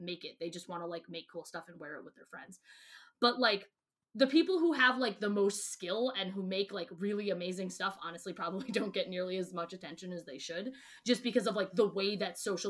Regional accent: Wisconsin, United States; I'm from Wisconsin

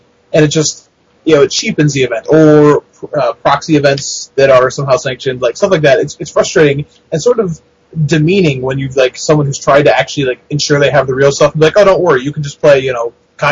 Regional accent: Akron, Ohio, United States; I'm from the Akron area originally

